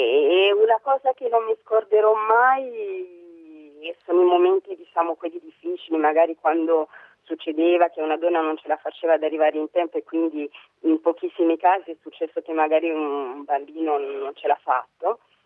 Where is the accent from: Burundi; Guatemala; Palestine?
Burundi; eravamo riusciti a creare una radio in Burundi, una radio che era per la pace, come sai nel mio paese c'è stata la guerra